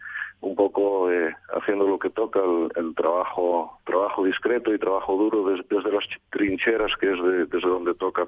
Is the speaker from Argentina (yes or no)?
no; Somiedo, Asturias, Spain; estoy recluido desde el pasado día 13, pues aquí en Perlunes, en Somiedo, mi pueblo, que fue donde me sorprendió el estado de alarma